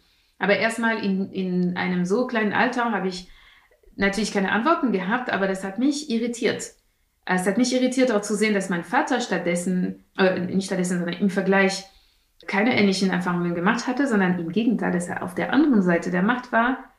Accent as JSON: {"language": "German", "country": "France", "said": "dass ich mich wirklich als Französin wahrgenommen habe."}